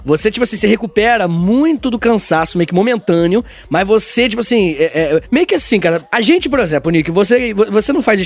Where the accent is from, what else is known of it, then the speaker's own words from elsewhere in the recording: Rio de Janeiro, Brazil; E olha que eu sou do Rio de Janeiro.